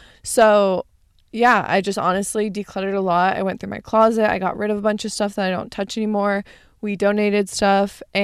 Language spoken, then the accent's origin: English; Arizona, United States; I feel like it grows more and more every single week that I'm away from my hometown, especially because I fall more in love with California every single week and this starts to feel like home. So it almost makes me feel like Arizona is not going to be home